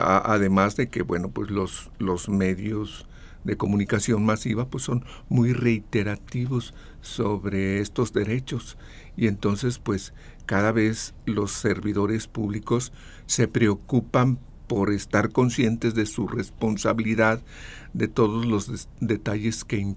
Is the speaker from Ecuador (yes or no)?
no; Mexico; como mexicanos, como que somos un poco reservados en relación a eso